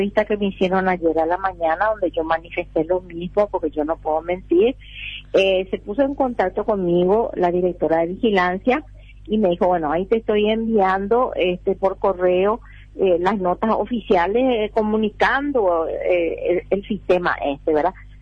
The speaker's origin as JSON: {"language": "Spanish", "country": "Paraguay", "said": "por eso yo opino, como paraguaya"}